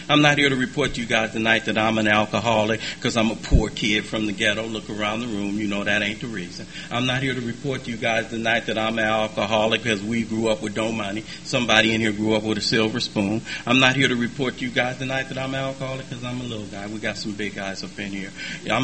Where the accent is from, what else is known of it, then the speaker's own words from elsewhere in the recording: Watts, California, United States; I can't imagine being anybody other than a young brother growing up in Watts in the 60s.